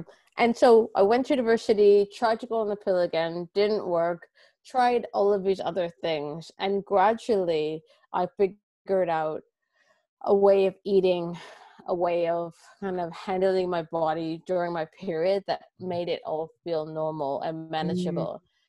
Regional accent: Toronto, Ontario, Canada; now in London, United Kingdom; Yeah, so I'm actually Canadian, so

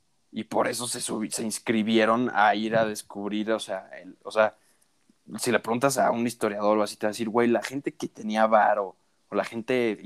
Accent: Mexico; yo, o sea, como soy de México

